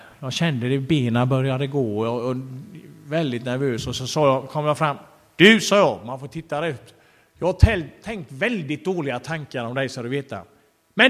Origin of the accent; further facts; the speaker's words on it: Jönköping, Jönköping County, Sweden; Torpahemmet i Jönköping. Där jag är uppvuxen där i den stan.